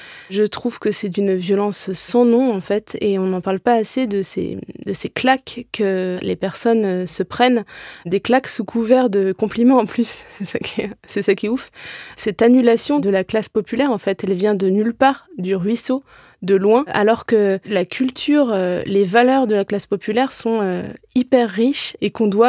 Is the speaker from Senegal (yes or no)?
no; Bourgneuf-en-Mauges, Pays de la Loire, France; now in Paris, France; Et je suis passée de Bourgneuf-en-Mauges, 700 âmes, à Paris.